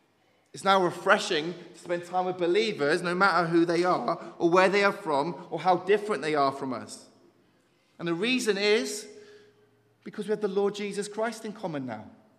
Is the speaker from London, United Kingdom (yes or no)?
yes; London, United Kingdom; And I'll show them how gangster I was from London, obviously.